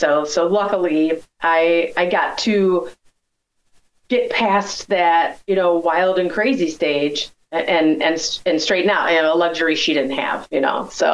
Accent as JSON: {"language": "English", "town": "Cleveland", "region": "Ohio", "country": "United States", "tie": "born or raised there", "said": "I grew up in Cleveland, Ohio at Playhouse Square, and I got the gig."}